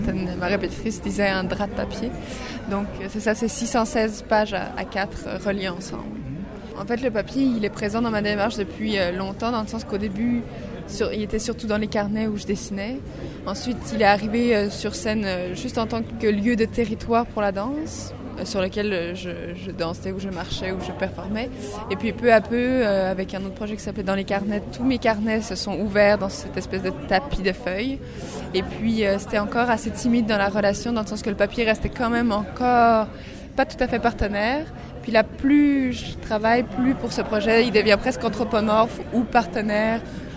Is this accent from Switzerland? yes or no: yes; Switzerland; Ça fait 6 ans que j'habite là-bas. À la base, je suis suisse d'origine.